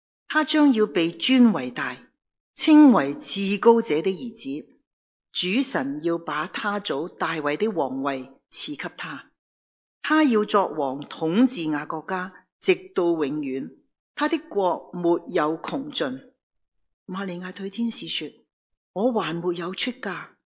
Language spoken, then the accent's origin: Cantonese; China; 咁呢个同我哋中国人咧都好吻合嘅，我妈妈就16岁结婚嘅